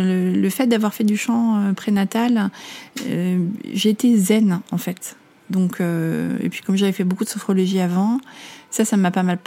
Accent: Amsterdam, North Holland, Netherlands; En fait, j'ai grandi à Amsterdam. Ouais. Mes parents sont français, mais ma maman était mariée avec un Néerlandais.

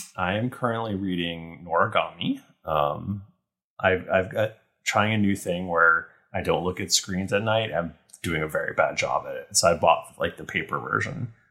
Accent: United States; We just bought a grill because we're American.

